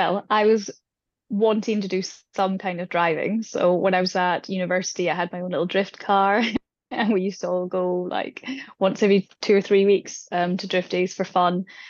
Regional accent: Scotland, United Kingdom; I always loved, obviously, Susie Wolf, being Scottish, and some of the other Scottish male drivers.

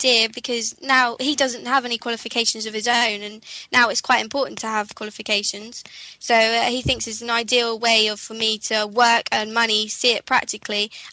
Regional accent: South East England, United Kingdom; I'm on the 6129 plumbing course and I'm from East Sussex.

